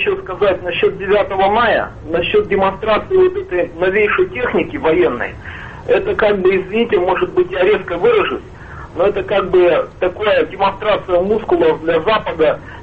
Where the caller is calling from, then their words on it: Kirovgrad, Sverdlovsk Oblast, Russia; город Кировград, Свердловская область.